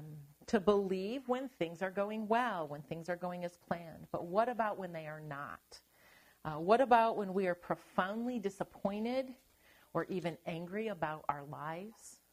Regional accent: Midwest, United States; Now, I had grown up in the Midwest, and growing up in the Midwest, you frequently had tornado warnings.

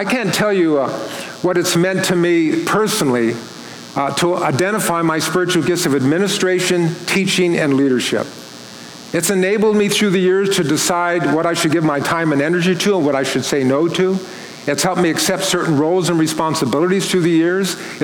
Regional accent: Palm Springs, California, United States; I grew up in Palm Springs, California

